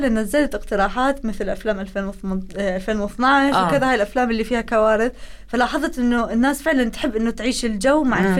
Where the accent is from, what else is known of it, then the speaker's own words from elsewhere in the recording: Iraq; كوني أيضا عراقية